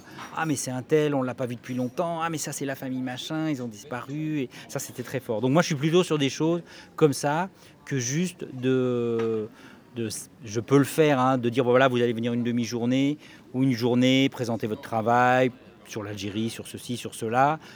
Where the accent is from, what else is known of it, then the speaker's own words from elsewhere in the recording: Burkina Faso; moi je suis de Burkina.